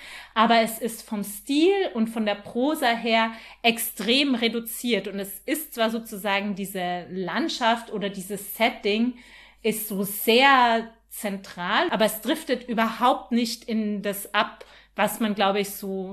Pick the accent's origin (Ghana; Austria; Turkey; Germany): Austria; Bei uns in Österreich sagt man nicht Welpen. Der Welpe, sondern das Welpen.